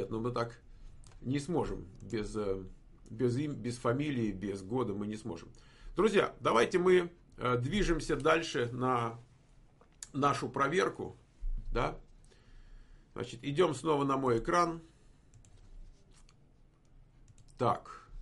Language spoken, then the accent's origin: Russian; Belarus; Я из Белоруссии, тут есть идентификационный номер и номер паспорта.